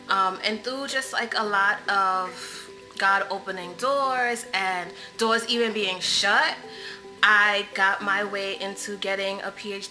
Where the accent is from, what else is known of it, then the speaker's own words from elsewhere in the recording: Trinidad & Tobago; now in United States; I was born in the Caribbean. I was born in Trinidad. My mom migrated to the U.S. when I was about 6 years old, and I stayed in Trinidad.